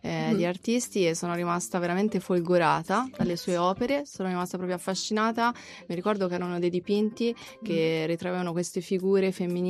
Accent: Orbetello, Tuscany, Italy; Quando mi chiedono da dove vengono, tendenzialmente dico che vengo dalla Maremma.

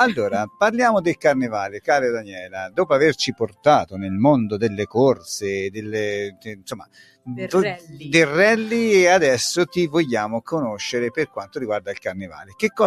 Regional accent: Arezzo, Tuscany, Italy; Va bene, noi siamo toscani, lo sai, a noi ci piace specialmente noi aretini mettere sempre questa nostra campanilità.

